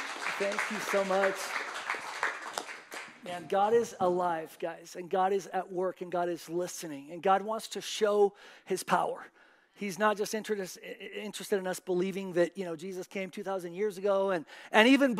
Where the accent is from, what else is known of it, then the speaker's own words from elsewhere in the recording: Spain; I heard that all the time growing up in Spain.